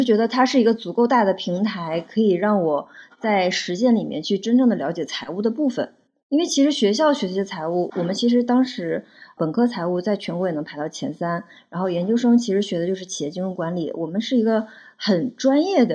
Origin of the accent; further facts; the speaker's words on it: northern China, China; 那特别像我是北方人，可能家长会有一些根深蒂固的一些想法